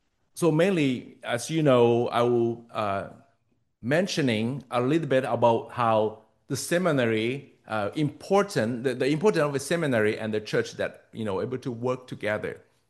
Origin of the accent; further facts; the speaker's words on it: Kitchener, Ontario, Canada; I am from Kitchener, Ontario.